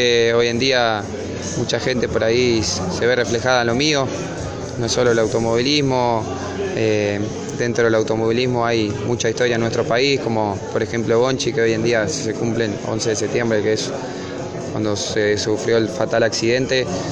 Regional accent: Uruguay; Sí, obviamente yo me crié en el campo, tengo cariño muy grande.

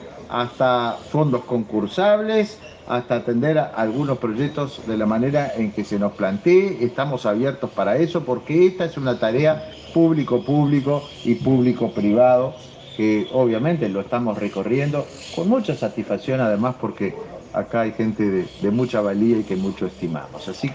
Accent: Uruguay; somos pocos los uruguayos

